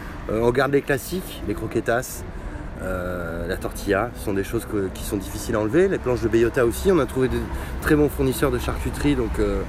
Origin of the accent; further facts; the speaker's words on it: Bordeaux, Nouvelle-Aquitaine, France; also born or lived in Paris; je suis un pur bordelais, je suis né ici, j'ai fait toute ma scolarité ici. Je suis parti 15 ans travailler à Paris dans la finance et je suis revenu dans ma ville natale.